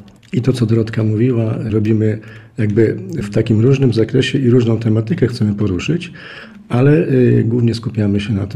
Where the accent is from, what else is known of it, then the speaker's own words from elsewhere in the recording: Lubartów, Lublin Voivodeship, Poland; Ja jestem z Lubartowa, tutaj już pracuję sporo lat, sporo czasu.